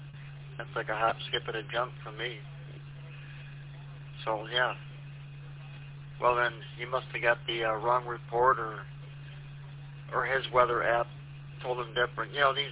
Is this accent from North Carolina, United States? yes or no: no; Quinton Township, Michigan, United States; I'm from Quinton Township here. I'm down here by Lake St. Clair. About 5 miles off the lake, 4 miles.